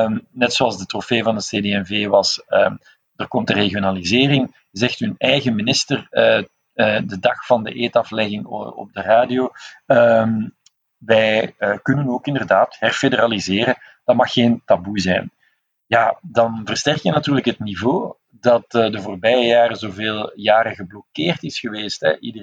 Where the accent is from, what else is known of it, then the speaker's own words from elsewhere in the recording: Flanders, Belgium; Wij moeten eigenlijk tevreden zijn als Vlamingen met een paar symbolen